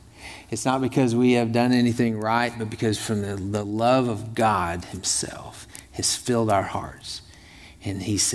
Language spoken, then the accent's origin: English; Texas, United States; But I'm from Texas, so I want to thank you on behalf of all my native Texans for all the volunteers you sent